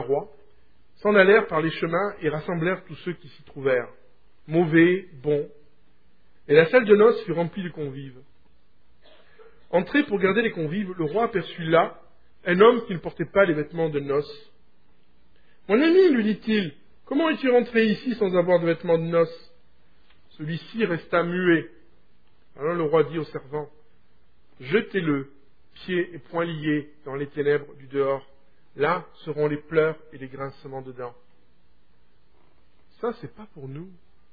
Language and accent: French; Provence-Alpes-Côte d'Azur, France; moved away as an adult; il y a 4 ans et demi, j'ai quitté ma terre natale, ma Provence natale, un coin qui est béni par les dieux. Ma maison, au bord de la mer, de la Méditerranée